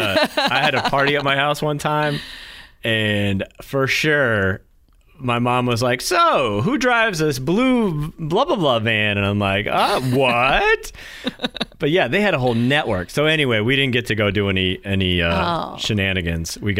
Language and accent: English; New Hampshire, United States; See, so again, super small town where I grew up in New Hampshire.